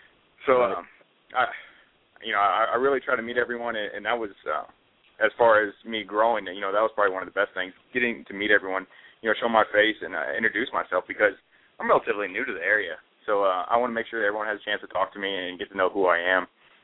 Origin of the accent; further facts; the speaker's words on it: Texas, United States; also born or lived in Fredericksburg, United States; now in Virginia Beach, United States; No, I grew up in Texas, big in the outdoors, and then I eventually joined the Marine Corps, came to Quantico, lived up there in Fredericksburg for nearly a year